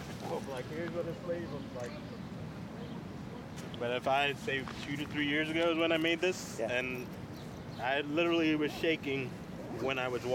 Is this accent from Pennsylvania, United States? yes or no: yes; Philadelphia, Pennsylvania, United States; So it's just part of that whole heritage of being in Philadelphia and being raised Philly, and but also being American.